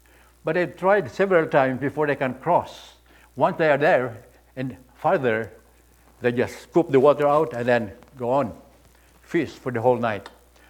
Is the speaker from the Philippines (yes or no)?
yes; Philippines; English is a second language; When I was a young boy, I grew up in the Philippines. We live in a shoreline, by the shoreline, where there are lots of fishermen.